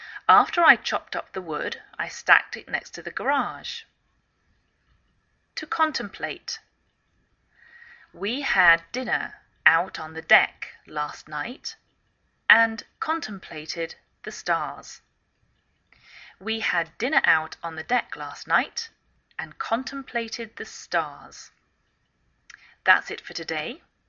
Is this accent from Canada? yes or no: no; England, United Kingdom; now in United States; My name is … I'm English. I live in the northwest of the United States.